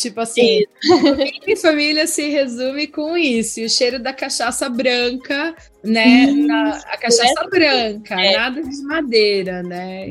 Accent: Sorocaba, São Paulo, Brazil; Só que meu pai foi transferido nos anos 80 pro interior, então por isso que eu nasci em Sorocaba, entendeu? Mas a gente era zoado pra caramba, né? Porque a gente falava leite quente e todo mundo paulistano e a gente era os caipira da família.

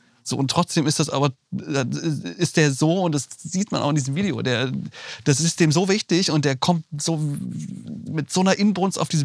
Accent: Thuringia, Germany; Aus Thüringen eigentlich.

